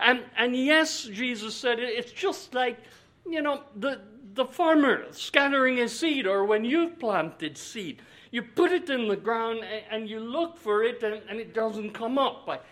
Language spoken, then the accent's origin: English; Jamaica; When I was growing up in Jamaica in the 1950s